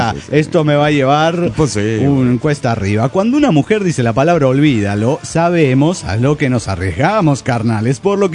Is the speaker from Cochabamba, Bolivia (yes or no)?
yes; Cochabamba, Bolivia; now in Buenos Aires, Argentina; de Buenos Aires, Argentina, cochalo inmigrante.